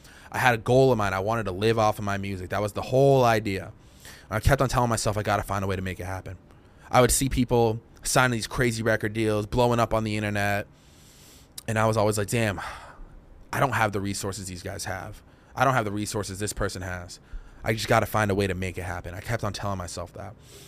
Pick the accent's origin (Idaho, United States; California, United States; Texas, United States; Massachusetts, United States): Massachusetts, United States; I'm from Massachusetts.